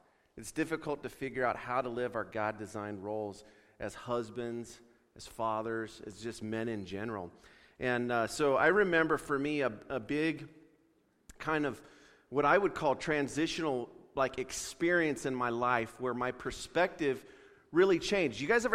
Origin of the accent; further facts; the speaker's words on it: Wyoming, United States; moved away as an adult; also born or lived in Missouri; I grew up in Wyoming, ended up moving to Missouri, you know, in my early 20s